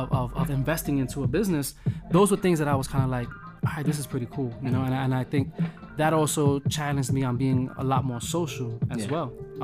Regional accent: Bronx, New York, United States; So I'm born and raised, I'm in the South Bronx, 149th Wales Avenue. I love the fact that I'm from Wales Avenue

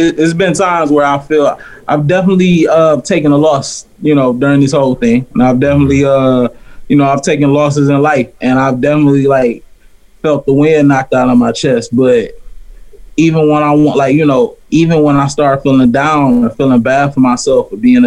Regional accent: Detroit, Michigan, United States; now in Charlotte, United States; I'm from Detroit, and that's my home, but like I look at this like my home too.

